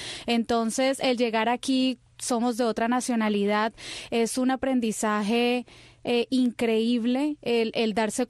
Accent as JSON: {"language": "Spanish", "country": "Colombia", "said": "es venezolana, yo soy colombiana"}